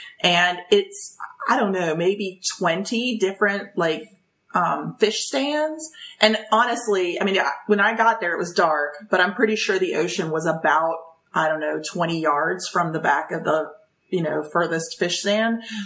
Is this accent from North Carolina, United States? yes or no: yes; North Carolina, United States; to me, growing up in North Carolina, fish fry is out of the back of the church